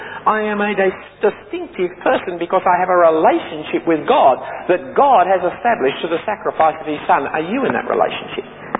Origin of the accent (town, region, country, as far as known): Australia